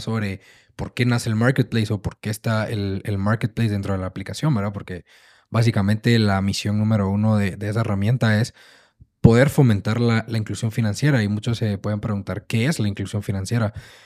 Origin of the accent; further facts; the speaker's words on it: Guatemala; los que somos de aquí de Guatemala